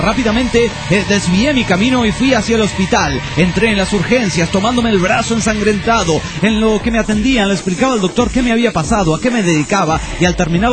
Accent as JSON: {"language": "Spanish", "town": "Tijuana", "region": "Baja California", "country": "Mexico", "said": "de Tijuana, México."}